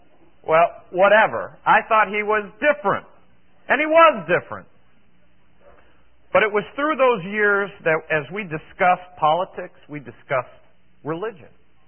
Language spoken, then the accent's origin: English; Cleveland, Ohio, United States; born there; I had never been, I was born in Cleveland, never been really, except for a trip in eighth grade, I went to Washington, D.C.